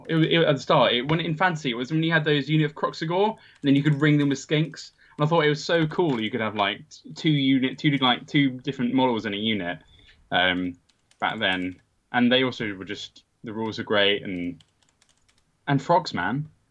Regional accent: Bedford, East of England, United Kingdom; but I'm from Bedford originally. There wasn't like a huge fantasy scene down there.

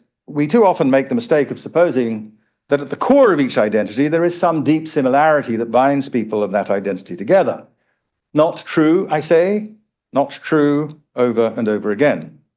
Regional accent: England, United Kingdom; born there; I was born in England before Ghana's independence. So I was the subject of Her Majesty in two ways, someone born in England to an English mother and as a subject, a colonial subject.

